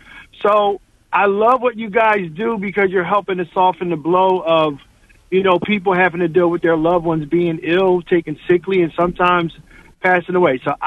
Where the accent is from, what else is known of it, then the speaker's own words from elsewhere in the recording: Philadelphia, Pennsylvania, United States; My mother used to work in a medical facility in the middle of the projects where I grew up in East Falls